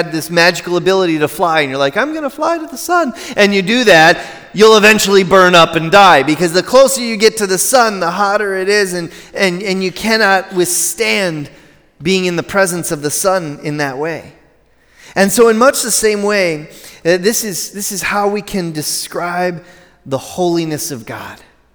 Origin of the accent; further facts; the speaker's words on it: Michigan, United States; growing up in Michigan, as many of you probably did, I visited Lake Michigan almost every summer.